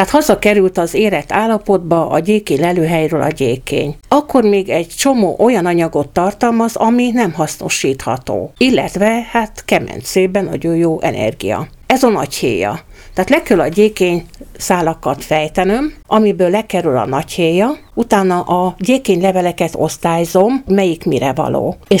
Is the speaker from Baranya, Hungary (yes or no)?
no; Tápé, Csongrád-Csanád, Hungary; Adódott az, hogy olyan helyen születtem, ahol hagyománya volt a gyékénynek. Úgy van, Tápé a világ közepe.